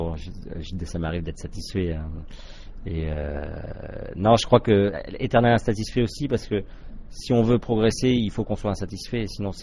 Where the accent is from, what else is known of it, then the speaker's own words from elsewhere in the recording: Brittany, France; now in Vendée, France; je suis rentré en Bretagne, donc dans mon pays d'origine. Je suis resté 2 ans et depuis, je suis en Vendée. Ça fait 6 ans et demi maintenant.